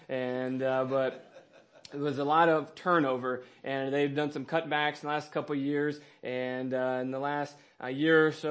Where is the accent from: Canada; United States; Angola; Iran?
United States; the South; And growing up in the South, it was very common to have a lot of thunderstorms.